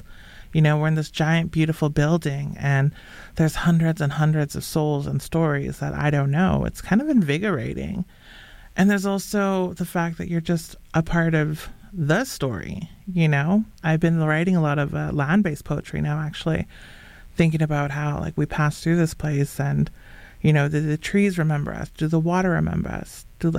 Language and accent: English; Saskatchewan, Canada; And also, like, I'm from Saskatchewan. The mountains are such a mystery to me.